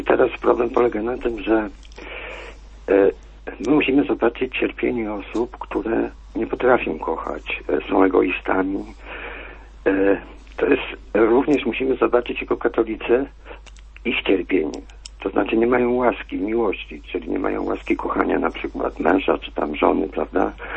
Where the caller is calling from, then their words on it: Łódź, Łódź Voivodeship, Poland; Ja z Łodzi.